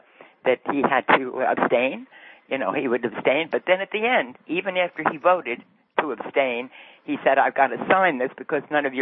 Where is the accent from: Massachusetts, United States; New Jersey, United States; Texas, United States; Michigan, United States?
New Jersey, United States; Ridgewood; I was raised in Ridgewood, a very Republican town all through the war.